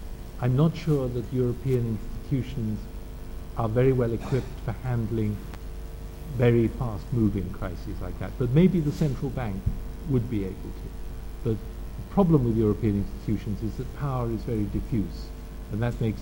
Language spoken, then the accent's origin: English; United Kingdom; Maybe because I'm British and tend to operate in understatements and a slightly self-deprecating manner